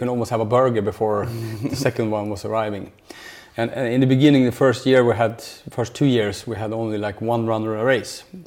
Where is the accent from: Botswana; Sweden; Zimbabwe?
Sweden; English is a second language; we're from Sweden.